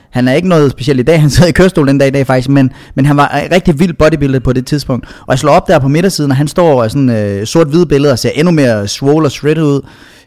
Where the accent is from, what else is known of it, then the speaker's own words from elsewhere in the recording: Jutland, Denmark; moved away as an adult; now in Copenhagen, Denmark; jeg kommer fra Jylland, og jeg flyttede til København, da jeg var lige omkring 20.